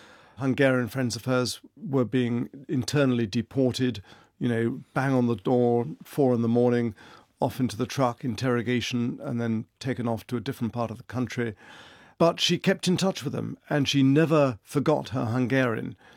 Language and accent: English; England, United Kingdom; I only know a little Dutch because I'm English.